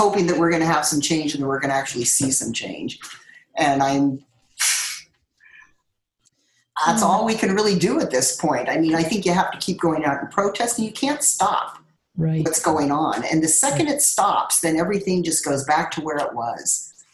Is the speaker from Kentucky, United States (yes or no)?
no; Petaluma, California, United States; And we were raised together in Petaluma, and they won't talk to me anymore.